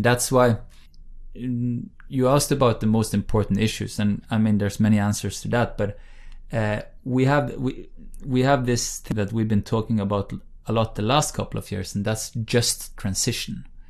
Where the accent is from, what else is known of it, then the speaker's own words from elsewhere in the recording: Bergen, Vestland, Norway; English is a second language; There's an example, it's a sort of fun example I use from my hometown of Bergen on the West Coast, which is one of the voting circles in Bergen.